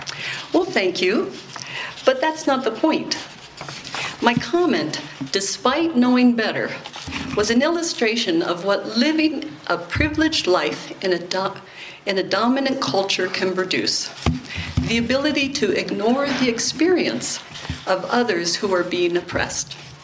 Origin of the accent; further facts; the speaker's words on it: United States; I was speaking to a friend about my experience about being an American in Honduras last spring.